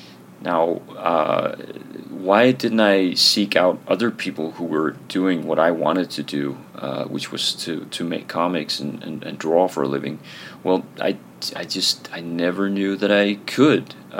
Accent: Denmark; English is a second language; That's a Danish name. I live in Denmark. I'm born and bred in Denmark.

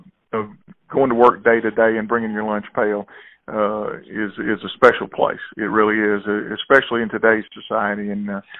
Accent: Alabama, United States; I grew up in Alabama, and you know, it's one of those places where that hard work

